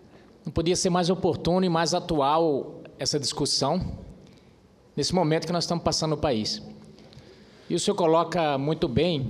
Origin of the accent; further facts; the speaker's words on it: Brazil; que eu creio deve ser uma tarefa e uma obrigação de todos nós como brasileiros.